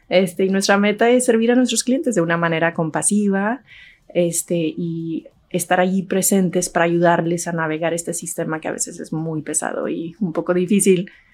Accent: El Paso, Texas, United States; Yo soy del Paso, Texas, que es una ciudad fronteriza.

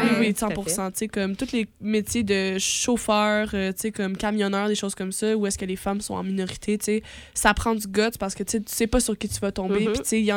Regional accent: Laval, Quebec, Canada; now in Sherbrooke, Canada; moi je viens de Laval là

